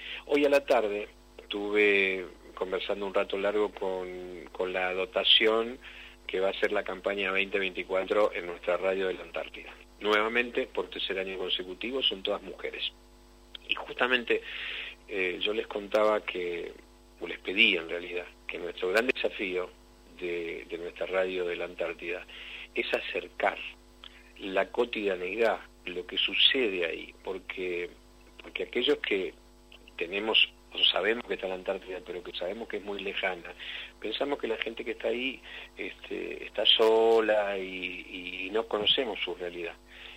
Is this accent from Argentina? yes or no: yes; Argentina; lo que somos los argentinos.